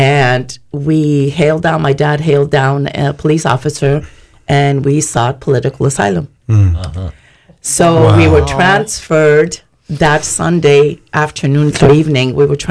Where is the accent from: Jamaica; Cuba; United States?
Cuba; Havana, La Habana; I was brought up differently in the sense I came to a family that was very poor. We lived in Havana, and I was born in Havana, Cuba.